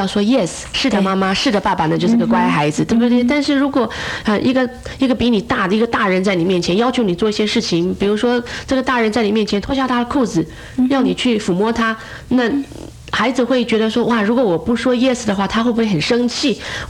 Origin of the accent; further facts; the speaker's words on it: China; 因为我们中国人谈到性这个字，我们有很多的忌讳